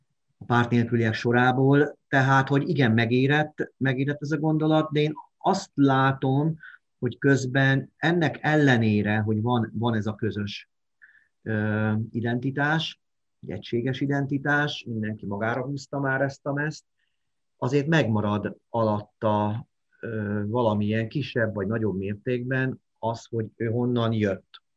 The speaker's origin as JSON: {"language": "Hungarian", "town": "Pápa", "region": "Veszprém County", "country": "Hungary", "tie": "born there", "lives_now": "Százhalombatta, Hungary", "said": "pápai születésű vagyok, Százhalombattai lakos, Budapesten dolgozom"}